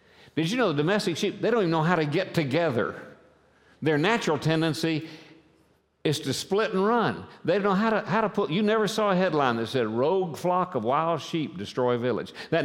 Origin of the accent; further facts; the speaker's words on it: Oklahoma, United States; I'm from Oklahoma. That's cowboy country. We have more cows than we do have people in Oklahoma, literally.